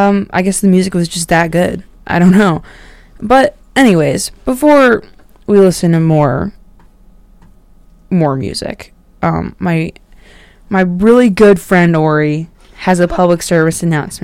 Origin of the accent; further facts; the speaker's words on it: Athens, Ohio, United States; when I saw them in my hometown in Athens, Ohio